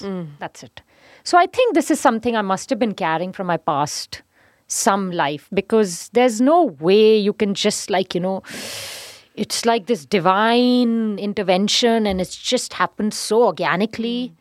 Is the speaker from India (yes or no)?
yes; Punjab, India; I said, I'm from India.